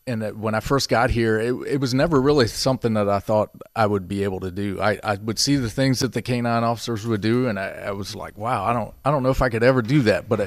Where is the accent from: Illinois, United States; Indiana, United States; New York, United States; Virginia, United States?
Virginia, United States; Hampton; I grew up in Hampton. Lived there all my life until briefly I went away to James Madison University.